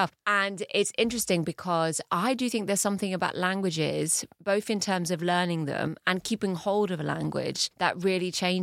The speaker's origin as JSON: {"language": "English", "country": "France", "tie": "born or raised there", "said": "Because when I was growing up in France, I took so much pride in the fact that I didn't have an English accent when I spoke French."}